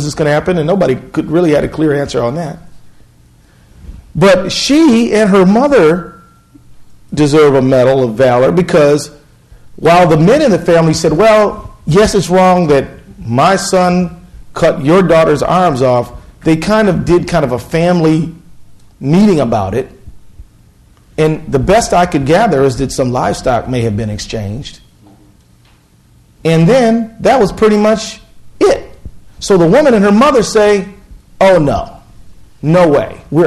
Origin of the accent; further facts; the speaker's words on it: United States; okay, I'm a American lawyer.